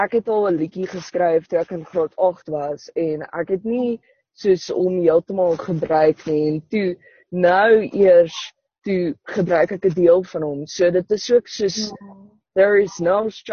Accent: Polokwane, Limpopo, South Africa; Ek kom van Polokwane af en ek doen nou my honeurs in korporatiewe kommunikasie

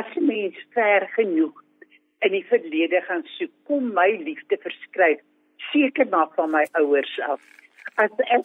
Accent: Despatch, Eastern Cape, South Africa; ek het in Dispatch groot geword, Oos-Kaapse dorpie

